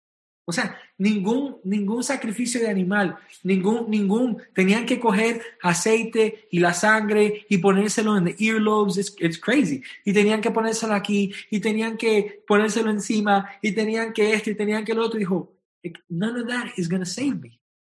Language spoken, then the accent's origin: Spanish; Puerto Rico; Yo no soy hebreo, yo soy puertorriqueño.